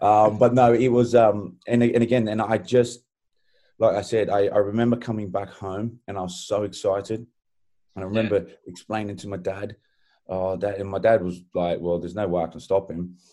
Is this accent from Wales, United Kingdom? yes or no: yes; Wales, United Kingdom; And I was from Wales.